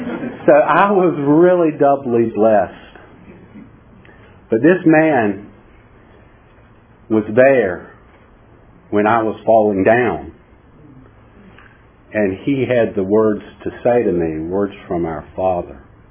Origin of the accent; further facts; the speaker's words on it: Greensboro, North Carolina, United States; But I grew up in Greensboro, and in the 60s, back when in our neighborhood you could only get two television stations.